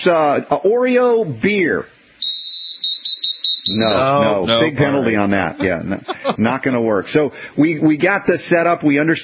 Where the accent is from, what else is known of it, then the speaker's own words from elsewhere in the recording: the South, United States; I grew up in the South.